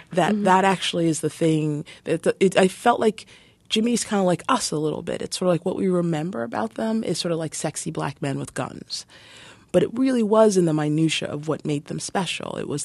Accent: Jamaica; again, I'm 42 years old. I wasn't a part of the Panthers. You know, I'm from Jamaica

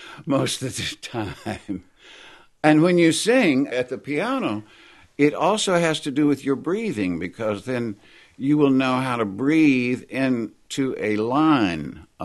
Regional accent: Kilgore, Texas, United States; also born or lived in Shreveport; I was born in Shreveport. Yeah. And then my father was an executive with Magnolia Petroleum. And so they were building the offices for the East Texas Field when I came along, and then we moved when I was six to Kilgore

